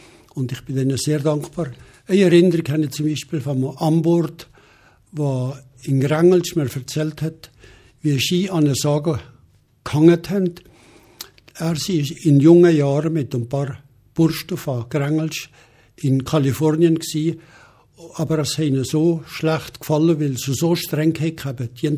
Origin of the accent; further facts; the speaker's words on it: Valais, Switzerland; Wir waren sogar mitbeteiligt als Walliser am Innerschweizer Technikum.